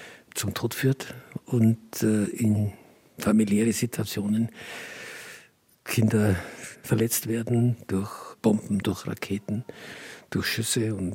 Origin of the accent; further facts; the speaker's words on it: Oberaudorf, Bavaria, Germany; mein Geburtsort, Oberaudorf am Inn, genannt die Perle des Inntals im Landkreis Rosenheim. Dort bin ich eben auf die Welt gekommen. Dort habe ich meine Kindheit verbracht. Natürlich 41, also schon mitten im Krieg.